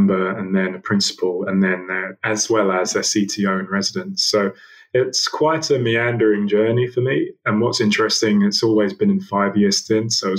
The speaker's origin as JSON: {"language": "English", "region": "London", "country": "United Kingdom", "tie": "born or raised there", "said": "I guess the first place you got to start is I grew up in Southeast London."}